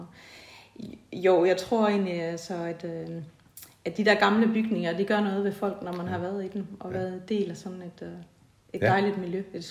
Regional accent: Ribe, Region of Southern Denmark, Denmark; så kommer jeg jo ud fra Ribe, øst for Ribe, der er jeg vokset op og har boet indtil jeg blev student og flyttede hjemmefra.

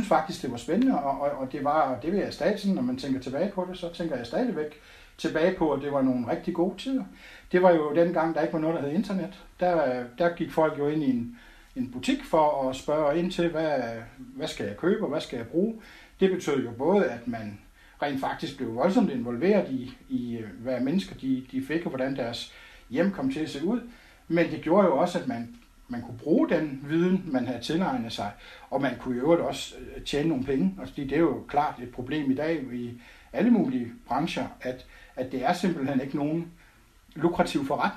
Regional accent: Odense, Region of Southern Denmark, Denmark; Fordi mine forældre drev faktisk nogle farvehandlerbutikker i Odense, hvor jeg stammer fra.

